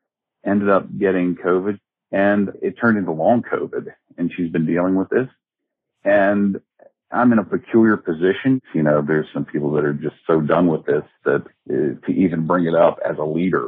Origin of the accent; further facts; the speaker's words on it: Somerset, Pennsylvania, United States; I'm from Somerset, Pennsylvania.